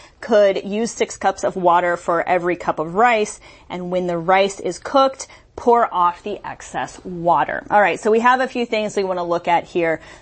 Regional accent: United States; moved away; Well, when I was growing up in the United States, we always boiled our rice.

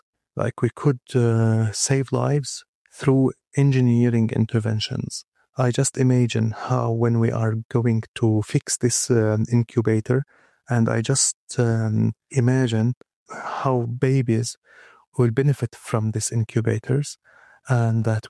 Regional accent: Aleppo, Aleppo Governorate, Syria; I'm from Aleppo, northwest Syria.

